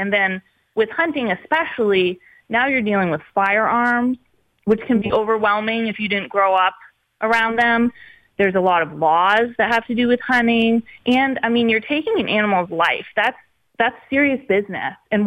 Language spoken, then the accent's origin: English; Machias, Maine, United States; now in Gray, United States; But I was born and raised in Metrolla, down east in Washington County, and now I live in Gray on Crystal Lake